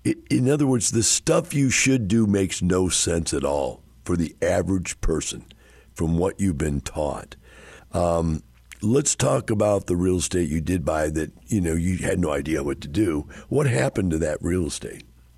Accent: Wisconsin, United States; Yeah, I grew up in Wisconsin, but they had it up there.

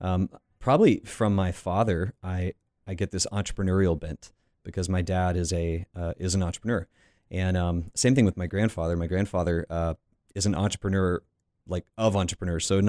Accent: Panama City Beach, Florida, United States; I grew up in Panama City Beach, Florida. Panama City is a town that culturally is probably more like South Alabama with a beach. There are kind of two halves to it. And so I grew up on the beach side.

